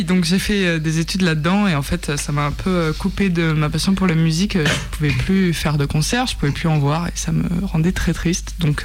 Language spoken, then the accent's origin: French; Nîmes, Occitanie, France; parce que je suis originaire de Nîmes.